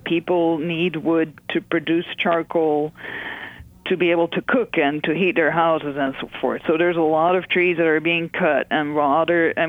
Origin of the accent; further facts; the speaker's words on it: Belgium; English is a second language; I got into this when I was doing a master's back in Belgium. I'm from Belgium originally.